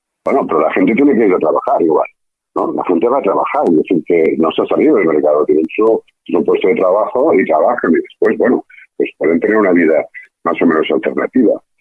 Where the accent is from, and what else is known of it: Barcelona, Catalonia, Spain